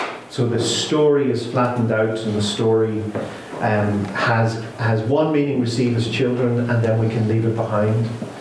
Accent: Northern Ireland, United Kingdom; and I'm from Northern Ireland

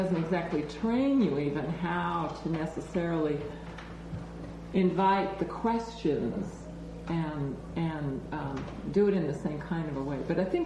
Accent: California, United States; I'm a Californian

